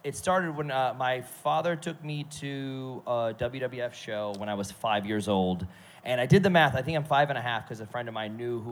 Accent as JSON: {"language": "English", "town": "Cleveland", "region": "Ohio", "country": "United States", "said": "And I'm from Cleveland."}